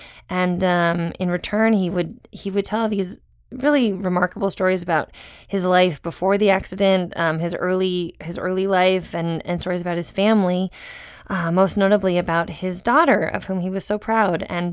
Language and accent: English; Massachusetts, United States; I'm from Massachusetts, so my parents are pretty happy about it.